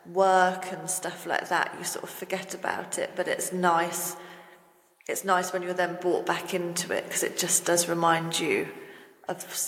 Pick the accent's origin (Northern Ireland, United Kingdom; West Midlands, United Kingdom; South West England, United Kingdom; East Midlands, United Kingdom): South West England, United Kingdom; Poole; Like, I'm from Poole, so I didn't have to get Arlo looked after for too long, but I just couldn't make it as far as London.